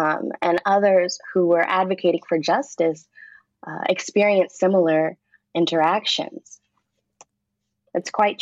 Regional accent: Durham, North Carolina, United States; I come from a college town. I was raised in Durham, North Carolina, which is home to Duke University, raised between Durham and Chapel Hill

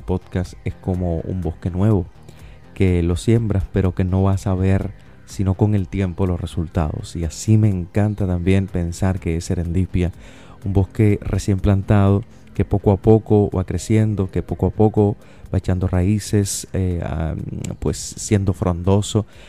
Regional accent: Vertientes, Camagüey, Cuba; Yo soy de Vertientes, Camagüey. Es un municipio que se encuentra al centro sur de esa provincia, aunque no me guste reconocerlo, oriental de Cuba.

